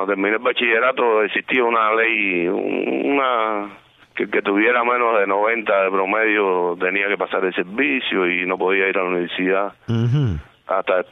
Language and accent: Spanish; Matanzas, Cuba; born there; Me mudé en el 80 para acá, pero nací cerca, a 7 kilómetros aquí en la carretera central, en Coliseo.